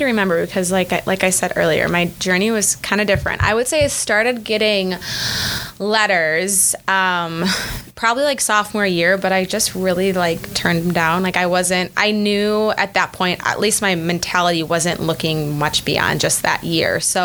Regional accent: Libertyville, Illinois, United States; I'm from Chicago, suburbs of Chicago, Libertyville, Illinois. I went to Libertyville High School. I lived there until I went off to college

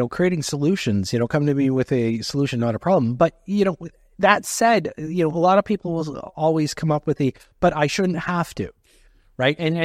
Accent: Canada; is that being a Canadian, does anybody remember what that is?

